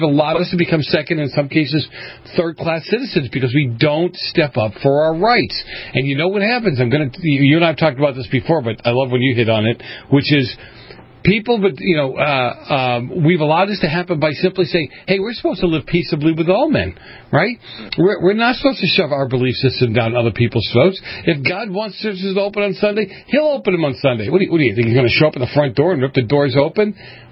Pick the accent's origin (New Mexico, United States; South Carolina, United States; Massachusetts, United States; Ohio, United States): Massachusetts, United States; Boston; I mean, I'm from Boston, so it's a drummer.